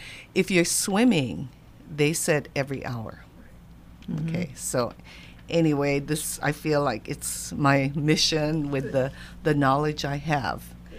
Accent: Hawaii, United States; And living, growing up in Hawaii, you know, I never put sunscreen as a child, and my parents never did.

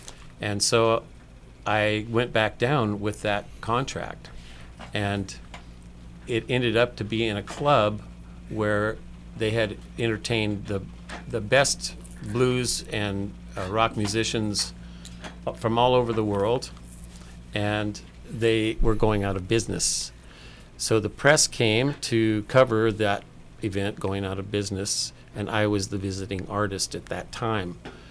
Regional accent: California, United States; also born or lived in Maui / Brazil; I'm from here, I'm from the States, California originally, lived in Maui for many, many years, and then went to Brazil.

